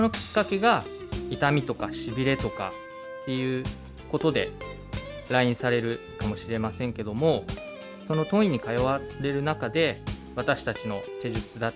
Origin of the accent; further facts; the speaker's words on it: Minamiboso, Chiba, Japan; 私が生まれ育ったこの南房総エリアをですね、元気にしたいと考えています。